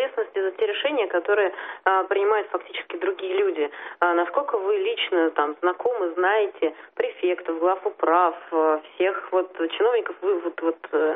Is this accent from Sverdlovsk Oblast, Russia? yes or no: no; Moscow, Russia; я, как москвич